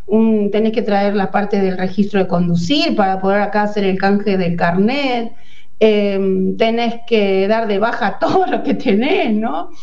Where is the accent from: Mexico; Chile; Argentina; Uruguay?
Argentina; moved away; Nosotros, bueno, emigramos hace 7 años de Argentina y bueno, fue difícil como para cualquiera que se va de su país, ¿no?